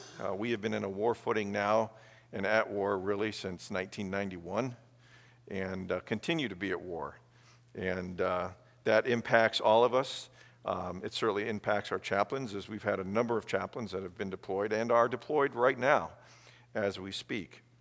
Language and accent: English; Michigan, United States; I'm a Lions fan, I'm from Michigan, not much to claim lately.